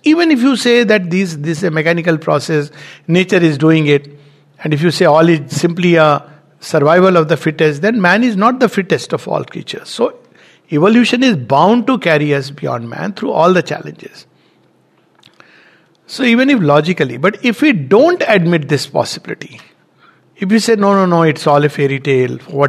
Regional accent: Japan; As I had when I came from Japan, I was on the boat at sea, not expecting anything.

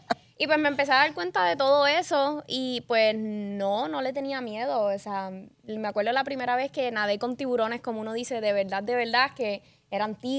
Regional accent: San Juan, Puerto Rico; now in Aguadilla, Puerto Rico; fui criada en San Juan y hace como un año y medio di el brinco de mudarme para acá.

